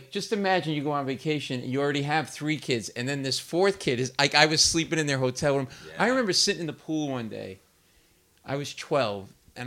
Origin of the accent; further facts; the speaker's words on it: Rhode Island, United States; we grew up in Rhode Island, and again, I don't want to talk about too much about myself, but anyway, settled in Rhode Island, Italian family.